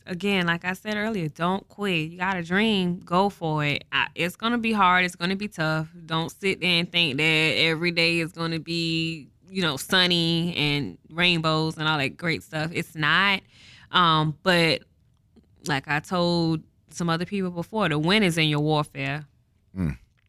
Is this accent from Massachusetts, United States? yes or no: yes; Boston, Massachusetts, United States; born there; And I was like, well, I was born in Boston.